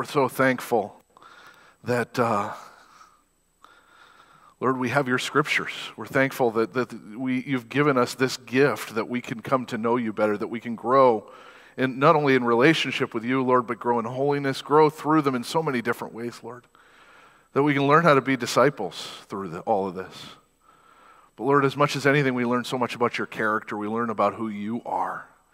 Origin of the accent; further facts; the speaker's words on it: Maine, United States; it used to be on the radio station that I grew up listening to in Maine